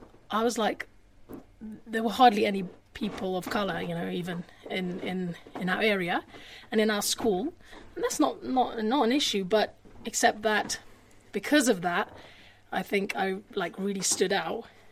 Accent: Hackney, London, United Kingdom; also born or lived in Finchley; because actually I grew up in Hackney before Finchley

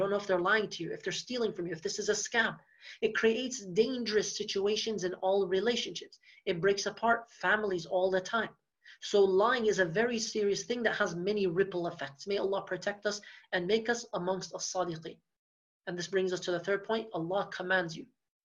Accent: Dearborn, Michigan, United States; Now I'm from Dearborn, Michigan, and many of you, if not all of you, I believe at least 90% of you here are from Dearborn, Michigan.

